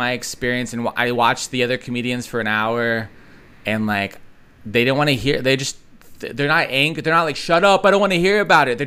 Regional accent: California, United States; You hate me because I'm from California.

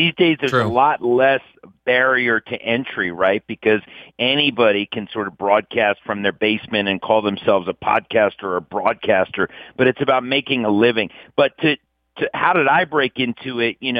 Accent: Westminster, Maryland, United States; a local access station in my hometown of Westminster, Maryland.

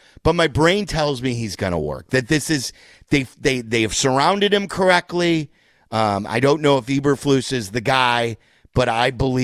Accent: Chicago, Illinois, United States; We were just talking about, you know, being a Chicagoan.

